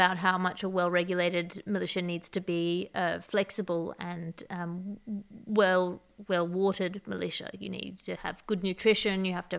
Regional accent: Australia; I've got to say, as an Australian, even though I am orbiting the world in my space studio, I have some vested interest in the outcomes for Australia.

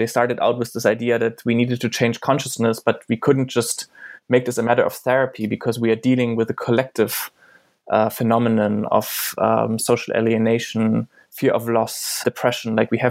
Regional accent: eastern Germany, Germany; English is a second language; I come from Eastern Germany

